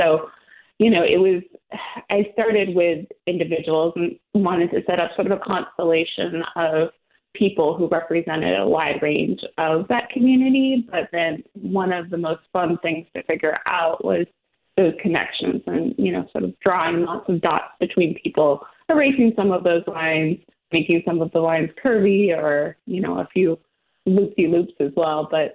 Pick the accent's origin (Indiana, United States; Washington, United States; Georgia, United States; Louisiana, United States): Washington, United States; Seattle; I grew up in Seattle and I'm a Mariners fan.